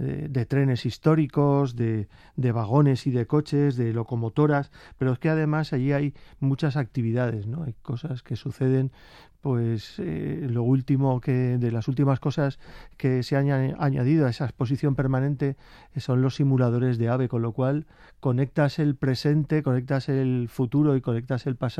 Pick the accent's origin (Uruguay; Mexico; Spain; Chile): Spain; Alicante, Valencian Community; es que soy alicantino, me toca meter Alicante por algún lado